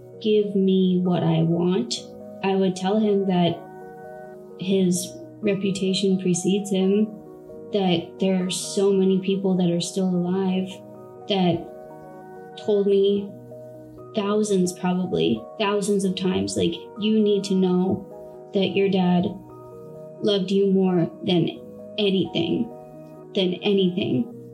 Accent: Phoenix, Arizona, United States; I'm 28 years old, and I'm from Phoenix, Arizona.

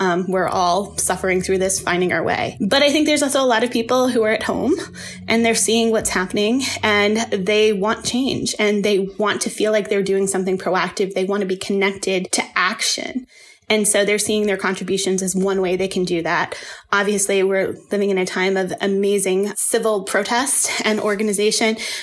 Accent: Revere, Massachusetts, United States; I grew up a little bit outside of Boston in a city called Revere, Massachusetts. And I'm currently still in Massachusetts, so native Bay Stater here.

